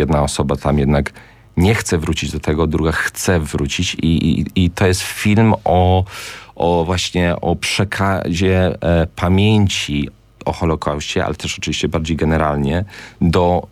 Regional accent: London, United Kingdom; Ja się wychowałem w rodzinie polskiej, w Anglii w latach 90., ale jednak zupełnie oddalony od społeczeństwa polskiego w Londynie i w sumie też od Polski.

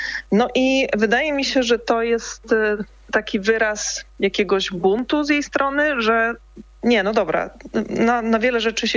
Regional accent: Dzierżoniów, Lower Silesian Voivodeship, Poland; Tak, ja jestem z Dolnego Śląska, z Dzierżoniowa. To tutaj mamy blisko granicę z Niemcami

